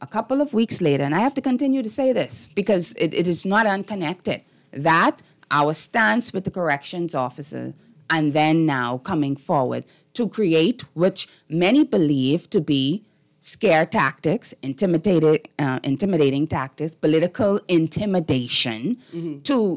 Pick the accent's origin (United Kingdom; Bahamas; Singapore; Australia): Bahamas; Nassau, New Providence; I'm from Bain and Grandstand.